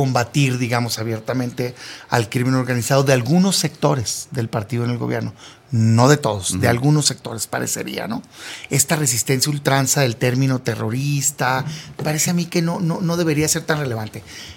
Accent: Mexico; A mí como mexicano más bien lo que me preocupa es, pues, el combate al crimen en México

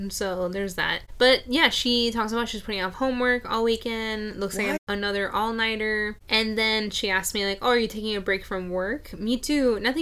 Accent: Florida, United States; growing up in Florida, like, the summers there felt like a brick wall of...

